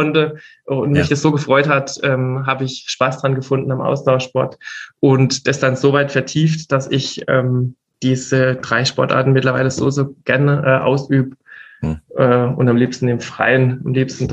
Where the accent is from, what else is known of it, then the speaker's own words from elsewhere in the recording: Mudau, Baden-Württemberg, Germany; Genau, ich komme aus Mudau im Odenwald. Das ist im Neckar-Odenwald-Kreis, in der Nähe von Mosbach und Heidelberg. Bin da auch sehr heimatverbunden, bin quasi in unserem kleinen Dorf groß geworden